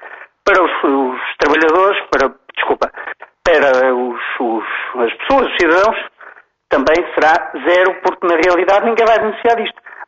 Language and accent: Portuguese; Portugal; Eu, como português e como cidadão deste país, também não os admito da parte dele.